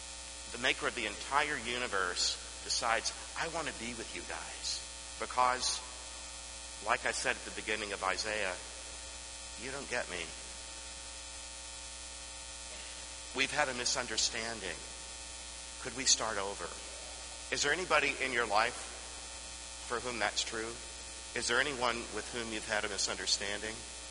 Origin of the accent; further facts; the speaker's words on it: Texas, United States; I grew up in Texas, and every church leader in Texas calls him or herself a sinner.